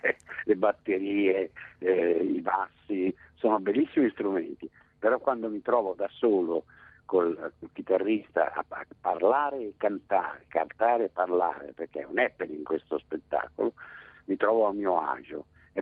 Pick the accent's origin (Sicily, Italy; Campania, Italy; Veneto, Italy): Campania, Italy; Naples; Sono napoletano di papà e di mamma, tutte e due purtroppo andati, ma di due napoletani bellissimi, straordinari.